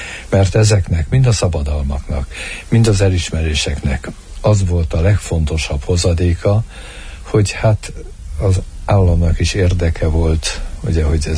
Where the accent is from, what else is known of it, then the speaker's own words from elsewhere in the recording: Transylvania, Romania; én nagyon erdélyi vagyok.